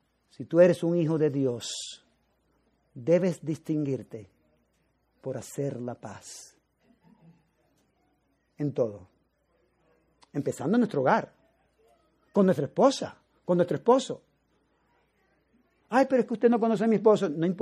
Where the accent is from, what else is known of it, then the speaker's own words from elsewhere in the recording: Puerto Rico; now in United States; yo soy de Puerto Rico, yo no nací aquí en los Estados Unidos.